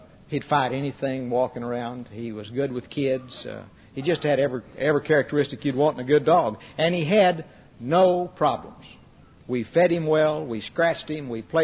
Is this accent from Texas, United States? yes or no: yes; Texas, United States; I was raised in West Texas in a nice little community, 1,500 people in the town, and I lived about 10 miles north of there. And I was a happy kid. My folks were two-generation Texans